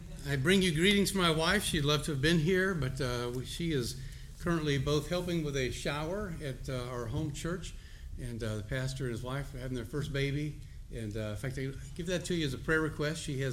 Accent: Georgia, United States; accent: Southern; You might occasionally hear me slip into my native tongue. It's Southern. It's from Georgia.

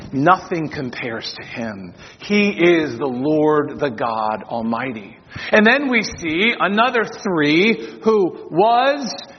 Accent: United States; but I'm an American, but that's beside the point.

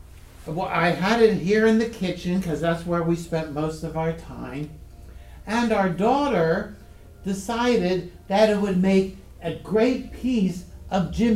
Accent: Maryland, United States; I grew up in Maryland on the Chesapeake Bay, and we always went fishing on an incoming tide.

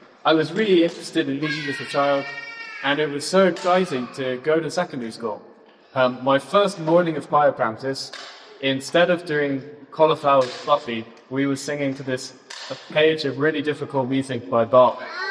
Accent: London, United Kingdom; I grew up in London, and I went to a really prestigious school called the London Oratory. It was a Catholic state school.

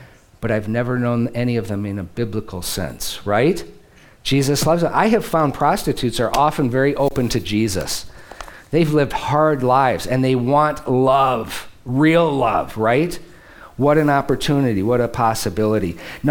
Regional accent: Detroit, Michigan, United States; I'm from Metro Detroit, please.

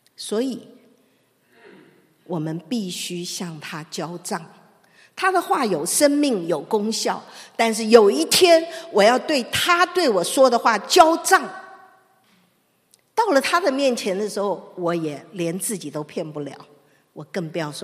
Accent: China; 连我们中国人不信主的人都会说养不教父之过

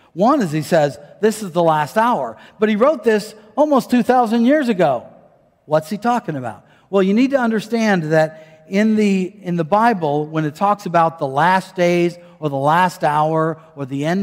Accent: Iowa, United States; I grew up in Iowa.

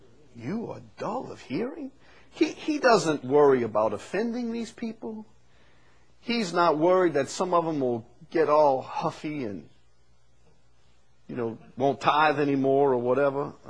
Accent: Chalmette, Louisiana, United States; I never did get English. That's why I talk the way I do. I'm from Chalmette.

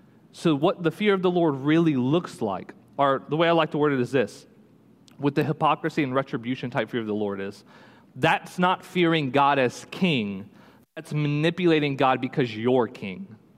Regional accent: Gulf Coast, United States; So growing up on the Gulf Coast, we had a lot of them.

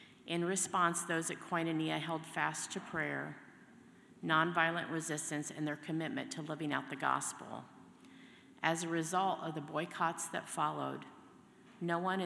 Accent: Warren, United States; So I grew up in Warren and eventually started a family of my own. I didn't go very far. The very first home we lived in was the farmhouse I grew up in.

